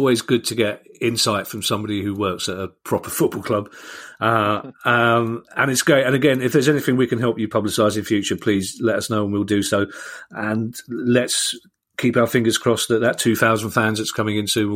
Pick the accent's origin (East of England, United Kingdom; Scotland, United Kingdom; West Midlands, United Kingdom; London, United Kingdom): London, United Kingdom; you know how proud I am of London and being a Londoner, especially being a South Londoner.